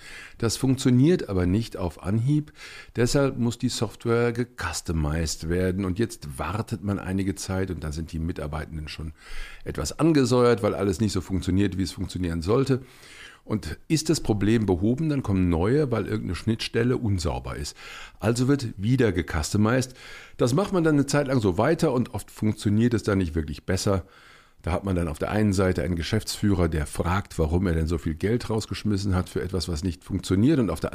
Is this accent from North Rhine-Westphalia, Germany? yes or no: yes; Cologne, North Rhine-Westphalia, Germany; Ich bin ja aus Köln.